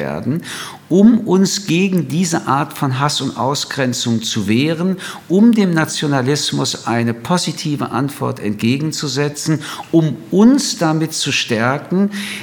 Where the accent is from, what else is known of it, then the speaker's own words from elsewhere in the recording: Germany; Ich bin in Deutschland aufgewachsen.